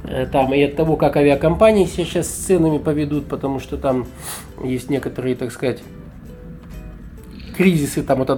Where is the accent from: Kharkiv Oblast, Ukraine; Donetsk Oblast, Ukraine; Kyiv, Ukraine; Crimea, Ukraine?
Crimea, Ukraine; now in Novosibirsk, Russia; Там же, значит, родился и вырос в Крыму. Это меня сюда занесло в Новосибирск.